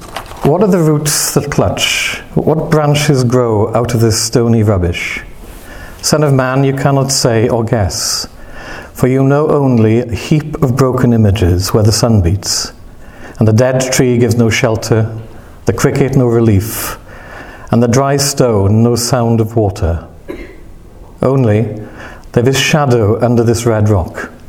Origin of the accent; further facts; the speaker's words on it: Wales, United Kingdom; So when I get excited about topics, I'm Welsh, and I get very Welsh.